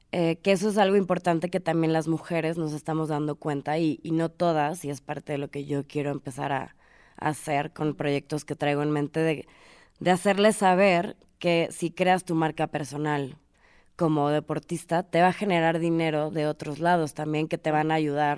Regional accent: Mexico; voy a hablar de México porque soy mexicana.

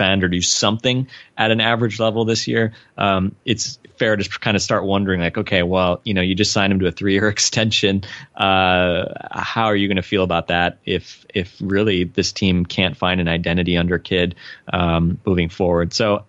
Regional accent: Milwaukee, Wisconsin, United States; I grew up in Milwaukee. I've followed this team for 25 years.

